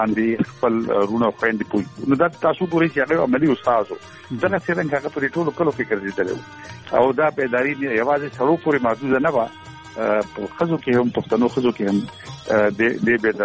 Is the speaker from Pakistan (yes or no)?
yes; Khadar Khel, Khyber Pakhtunkhwa, Pakistan; زمونږ کلی د کوهاټ لاشي سر نږدې خدر خیل نوم یې کلی و